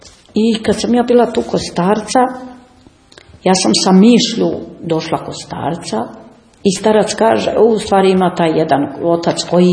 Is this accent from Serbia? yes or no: yes; Serbia; pa ja sam iz daljine iz Srbije